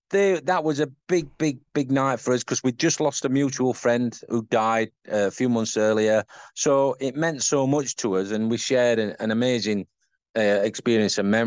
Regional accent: Yorkshire and the Humber, United Kingdom; accent: Yorkshire; Threw him on the stage, and I said, Roy, in my Yorkshire accent, Clinton Woods is here, he wants to fire you.

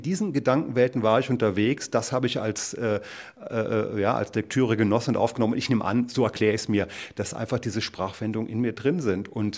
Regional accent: Lünen, North Rhine-Westphalia, Germany; born there; Ich bin geboren in Lünen bei Westfalen, als Kind einer Familie, die aus Ostpreußen vertrieben worden ist.

